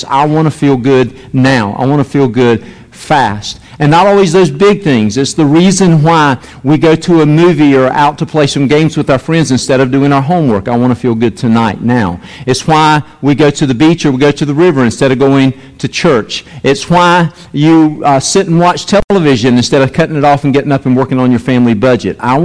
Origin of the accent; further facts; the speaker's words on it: Lake Hills, North Carolina, United States; when I was a kid growing up in Lake Hills, North Carolina